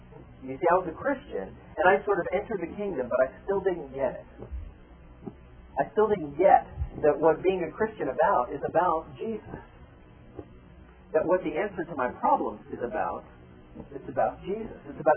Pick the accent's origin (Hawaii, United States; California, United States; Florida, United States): Florida, United States; I grew up in South Florida, sort of in a very, blue-collar neighborhood.